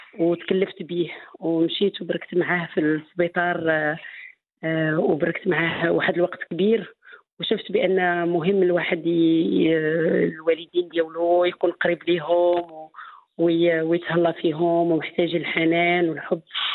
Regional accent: Morocco; عندنا احنا بنات المغرب

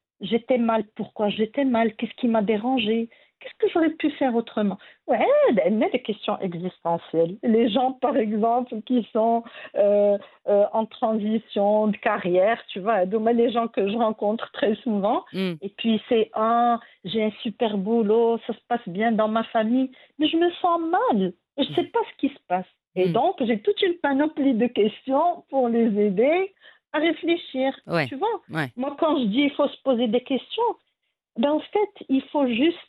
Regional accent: Morocco; born there; je vais répandre mon impact au Maroc, mon pays natal, mon pays adoré.

